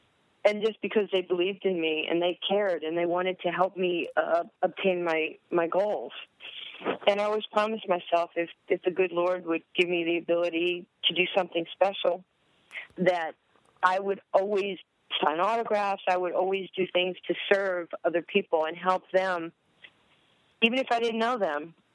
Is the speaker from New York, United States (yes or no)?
yes; New York, United States; I was so embarrassed when I was growing up in New York